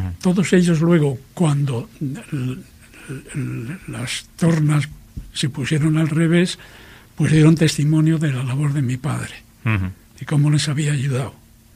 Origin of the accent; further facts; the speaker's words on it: Laredo, Cantabria, Spain; born there; Nací en Laredo en el año 36.